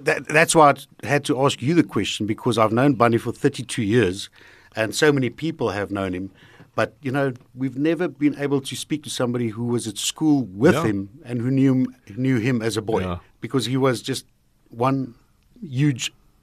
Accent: Heidelberg, Gauteng, South Africa; also born or lived in Drakensberg; That's where I grew up. Partly grew up in the Drakensberg, but most of the time, Heidelberg, that's my hometown.

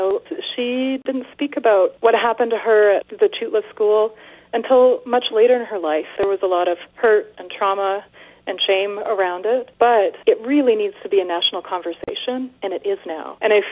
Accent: Whitehorse, Yukon, Canada; So I was raised there in Whitehorse, but then when I was pretty young, we moved to mile 72 and a half of the Alaska Highway.

